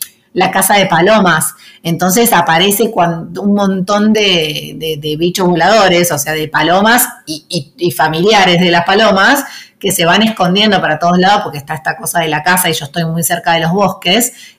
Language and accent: Spanish; Buenos Aires, Argentina; para mí, que soy una chica de Buenos Aires, es raro.